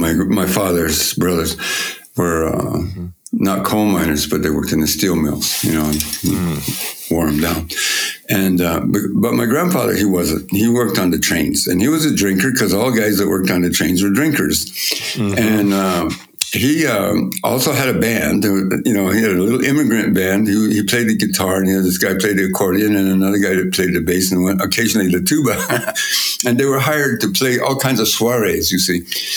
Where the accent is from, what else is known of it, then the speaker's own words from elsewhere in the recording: New Mexico, United States; But so I grew up in New Mexico in a place that's really not, there's no crowding.